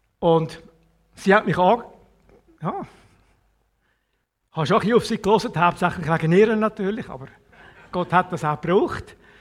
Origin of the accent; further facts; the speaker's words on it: Wila, Zurich, Switzerland; Nein, ich bin im Zürich Oberland aufgewachsen, so zwischen Winterthur und Rapperswil, in einem kleinen Dorf Wila. Der älteste von 6 Kindern.